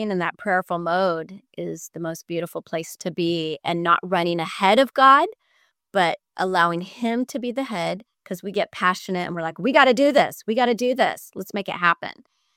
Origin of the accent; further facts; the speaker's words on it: Texas, United States; In my hometown in Texas, I went to the local social welfare office and I told them what I do in Africa.